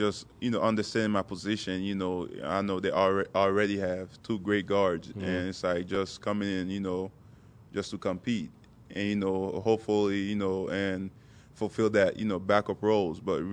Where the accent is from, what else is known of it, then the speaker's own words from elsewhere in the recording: Port-au-Prince, Ouest, Haiti; I was born and raised in Port-au-Prince.